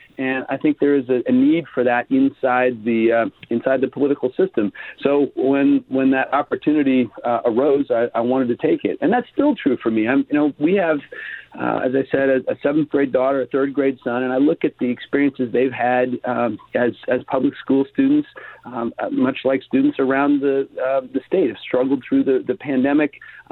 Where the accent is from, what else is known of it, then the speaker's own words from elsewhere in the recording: Idaho, United States; moved away as an adult; now in Oregon, United States; Well, I was raised in Idaho, and I came to Oregon by choice for college, and I have mostly stuck around.